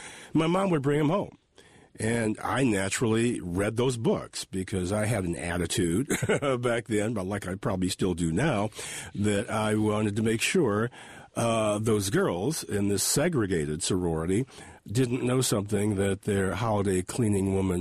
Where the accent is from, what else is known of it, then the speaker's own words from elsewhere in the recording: Illinois, United States; Illinois, in the shadow of Northwestern University, shaped my life in more ways than I can imagine.